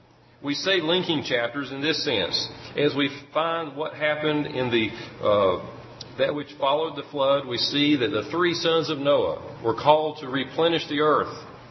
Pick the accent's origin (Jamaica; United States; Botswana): United States; North Carolina; We're from Central North Carolina, and was having some meetings Saturday and this morning over at Cherrydale.